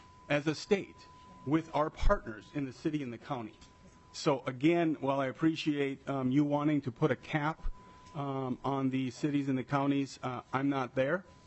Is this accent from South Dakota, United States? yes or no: no; Minnesota, United States; I'm from Greater Minnesota, as are you.